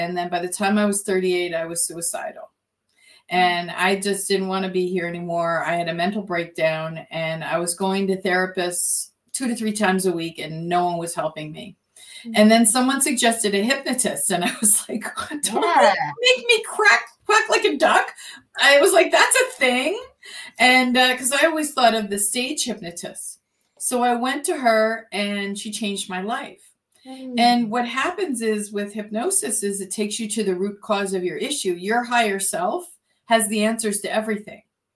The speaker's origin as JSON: {"language": "English", "region": "New Jersey", "country": "United States", "tie": "born or raised there", "said": "I grew up in New Jersey and I've been working my way north. So, but I've lived all over New England and it's beautiful here."}